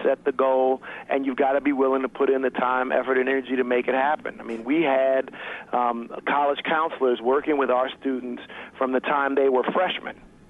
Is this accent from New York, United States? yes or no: no; Chicago, Illinois, United States; And, you know, since I am from Chicago, I should be clear on the Bulls did a double three-peat.